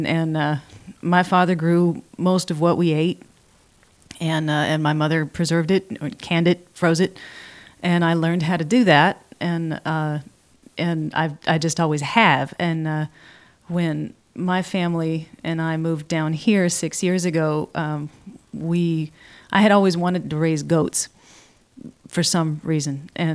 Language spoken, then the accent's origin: English; California, United States; and I grew up in Humboldt County, and I grew up with chickens and a horse